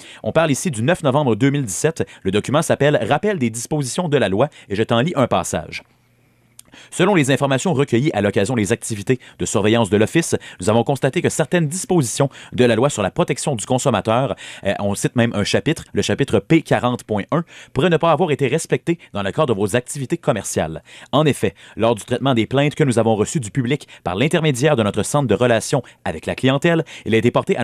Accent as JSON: {"language": "French", "town": "Trois-Rivières", "region": "Quebec", "country": "Canada", "said": "J'avais jamais fait mention que je venais de Trois-Rivières."}